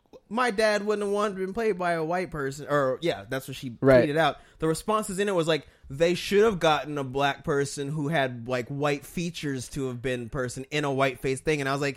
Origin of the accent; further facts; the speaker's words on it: Texas, United States; I remember the raids back when I was growing up in Texas